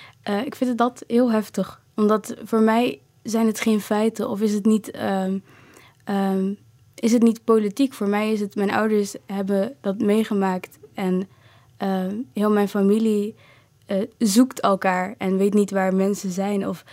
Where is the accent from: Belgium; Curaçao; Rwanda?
Rwanda; now in Netherlands; Ik zeg dat ik oorspronkelijk uit Rwanda kom